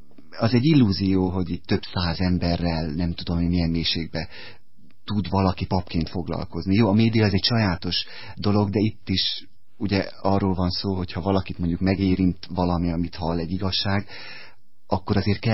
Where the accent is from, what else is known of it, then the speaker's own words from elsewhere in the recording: Szombathely, Vas, Hungary; now in Budapest, Hungary; aztán egy szombathelyi plébánián plébános, ahol egyébként kereszteltek, tehát gyerekkoromban nagyszüleim ott laktak